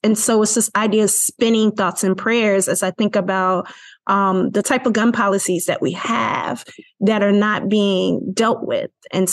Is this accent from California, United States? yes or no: no; Chicago, Illinois, United States; I had a lot of anger because I'm from Chicago, Illinois, enough said.